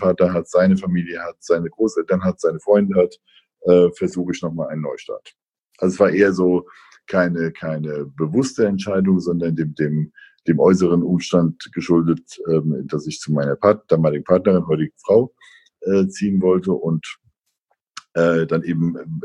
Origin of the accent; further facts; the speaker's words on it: Bad Kreuznach, Rhineland-Palatinate, Germany; born there; Ich war 40 Jahre lang vorher, bin ich nicht aus dem Rhein-Main-Gebiet weggekommen. Ich bin in Bad Kreuznach geboren und war dann eben die letzten 10, 15 Jahre in Mainz, um Mainz herum aktiv